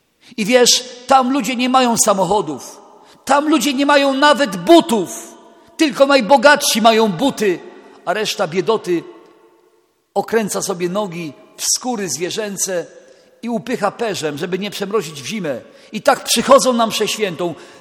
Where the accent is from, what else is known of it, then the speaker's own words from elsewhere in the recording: Częstochowa, Silesian Voivodeship, Poland; jestem z Polski, z Częstochowy, z diecezji częstochowskiej